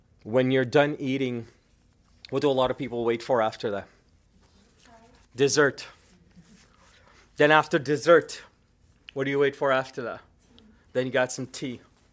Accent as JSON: {"language": "English", "country": "Canada", "said": "I said, I'm from Canada. I speak English."}